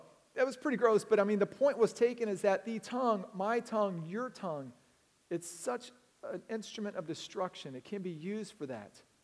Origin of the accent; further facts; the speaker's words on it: Texas, United States; Now, I grew up in Texas, small town. I'm talking small, like 300 people small.